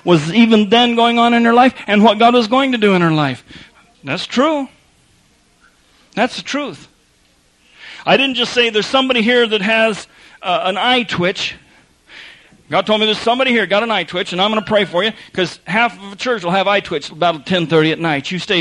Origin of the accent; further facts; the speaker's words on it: Denver, Colorado, United States; because I grew up in Denver.